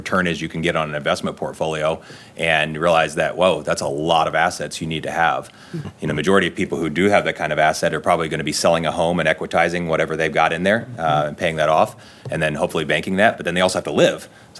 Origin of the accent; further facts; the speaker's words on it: Gas City, Indiana, United States; So I'm from Gas City, Indiana. I don't know if many of you know where that is.